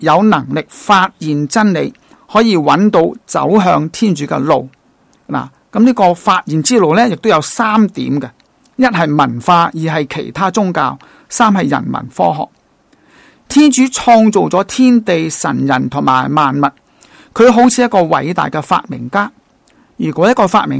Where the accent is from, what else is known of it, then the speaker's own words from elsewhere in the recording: Hong Kong; 那个馆长呢就知道我系从香港嚟嘅